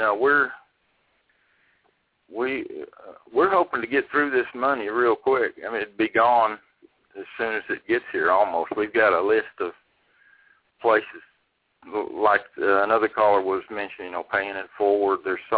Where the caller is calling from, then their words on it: Texas, United States; calling from Texas.